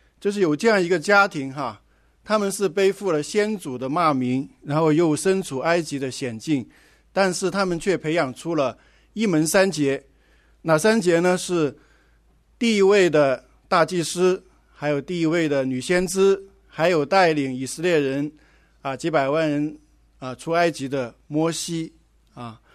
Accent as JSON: {"language": "Chinese", "country": "China", "said": "那我们中国人呢，都很重视教育"}